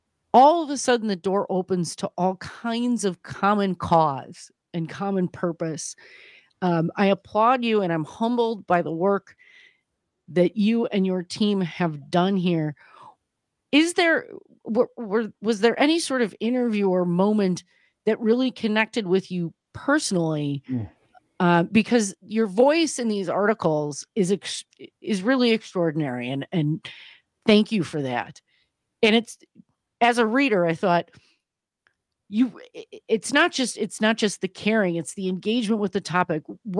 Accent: Wisconsin, United States; growing up in Wisconsin as a Wisconsin native, while my family weren't gun owners, most of the people I know are

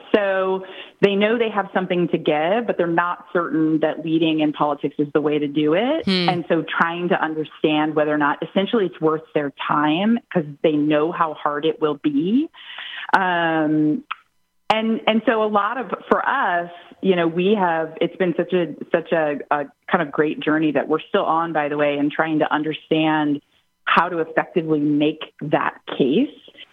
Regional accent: Missouri, United States; I wasn't always in politics, but my home state's Missouri. I got caught the political bug working on a statewide race in Missouri

